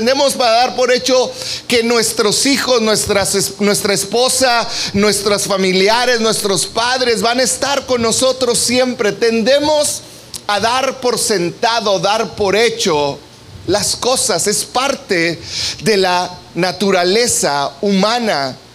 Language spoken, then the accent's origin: Spanish; Mexico; No podemos dar por hecho ahora nuestra libertad como mexicanos.